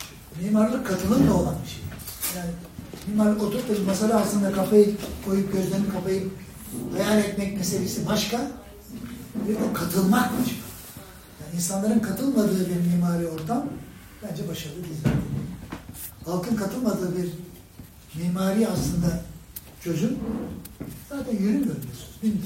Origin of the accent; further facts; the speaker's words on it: Beşiktaş, Istanbul, Turkey; Esasında ben Beşiktaş'ta oldum. Hakaretlerde doğdum. Hakaretlerde biliyorsunuz Serkis Balyon'un bir toplu konuk projesidir.